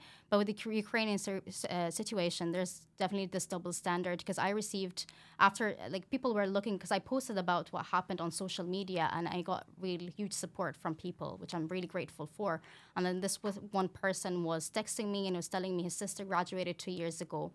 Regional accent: Acre, Northern District, Israel; So if someone, like, for me, I'm from Acre, right? It was from the river to the sea.

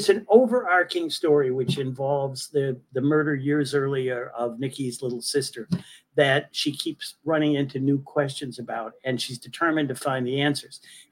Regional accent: Ohio, United States; Now, amazingly enough, I'm from Ohio, and I went to college in a small town in southeastern Ohio.

